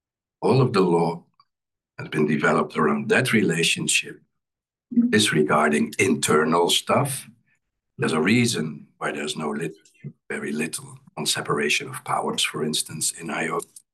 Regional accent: Netherlands; I grew up in the Netherlands. I did my undergrad in Amsterdam

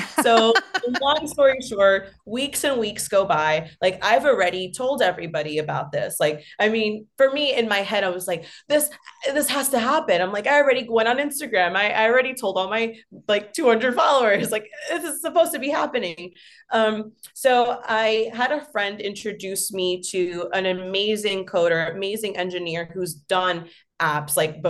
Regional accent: New York, United States; Also, I'm from New York. So like the gaudy Italian

